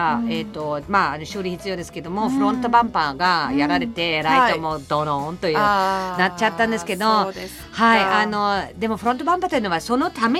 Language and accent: Japanese; southwest Germany, Germany; Japanese is a second language; うちの地元南ドイツの西だから、フランスで車であの1時間で